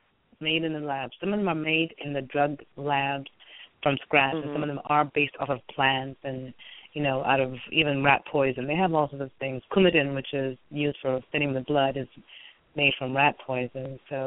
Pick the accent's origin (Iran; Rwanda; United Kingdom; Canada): Canada; born there; I was born in Canada to a Jamaican mother and a Nigerian father.